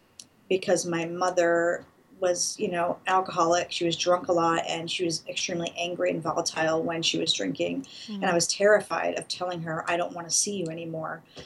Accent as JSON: {"language": "English", "town": "Philadelphia", "region": "Pennsylvania", "country": "United States", "tie": "born there", "said": "I was born in Philadelphia, and my dad was gone before I was even born"}